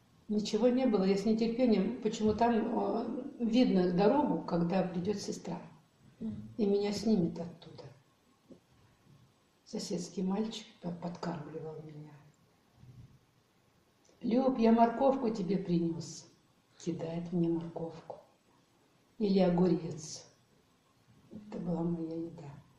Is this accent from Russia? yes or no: yes; Topchikha, Altai Krai, Russia; also born or lived in Kolpakovo; Я родилась 15 июля 1940 года в селе Колпаково Топчихинского района Алтайского края. И там я жила до 49 года. Потом мы переехали в районный центр Алтайского, Топчихинский район тоже Алтайского края, где и продолжалась моя жизнь.